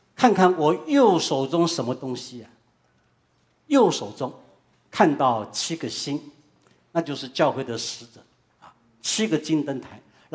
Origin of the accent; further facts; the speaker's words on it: China; 看今天神恩待我们中国人，算一算海内外至少1亿个基督徒